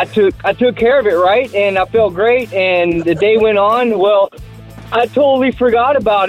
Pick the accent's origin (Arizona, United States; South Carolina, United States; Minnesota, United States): Arizona, United States; Apache Junction; I'm from Apache Junction, and I've got a crazy... story for you guys.